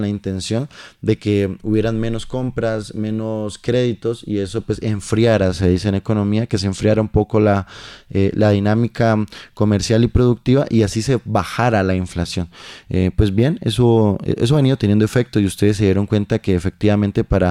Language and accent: Spanish; Colombia; los dueños, como es pública, pues somos todos los colombianos